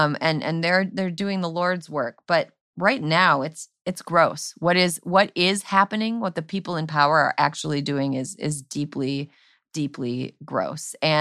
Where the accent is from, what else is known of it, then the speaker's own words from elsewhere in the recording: Wisconsin, United States; When I grew up in Wisconsin, I had relatives in Iowa.